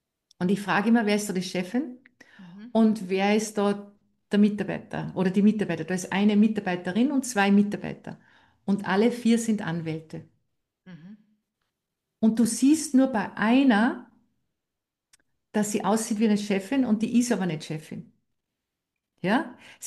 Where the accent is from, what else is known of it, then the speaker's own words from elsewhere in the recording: Salzburg, Austria; Ich bin ja aus Salzburg